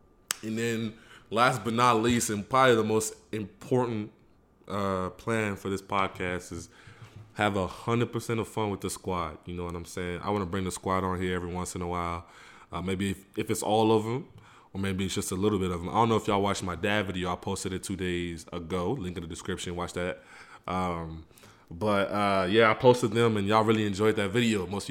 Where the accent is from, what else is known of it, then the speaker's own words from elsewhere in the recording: Douala, Littoral, Cameroon; moved away; Where I'm from Douala, Cameroon. I don't know where y'all, if y'all don't know where that's from.